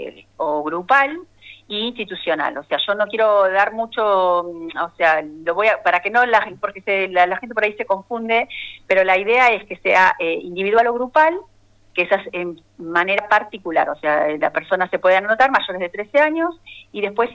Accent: Saldungaray, Buenos Aires Province, Argentina; born there; Soy nacida en Saldungaray.

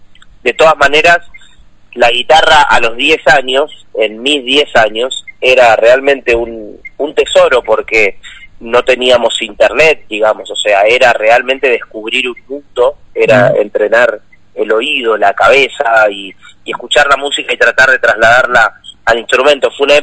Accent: General Lagos, Santa Fe, Argentina; Yo soy de General Lagos, que está bastante cerca de Buenos Aires, estamos exactamente a 230 kilómetros, y bueno, es el sur de Santa Fe, General Lagos, cerquita de Rosario también. De Rosario estamos muy cerca, al lado prácticamente

